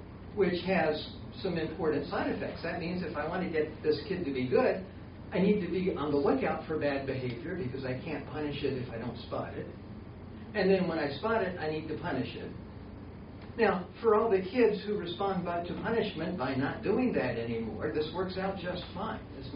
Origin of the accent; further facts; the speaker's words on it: Deep South, United States; You know, I grew up in the Deep South, and where we lived, you know, it was the norm was if you're friends with somebody, you just drop by unannounced.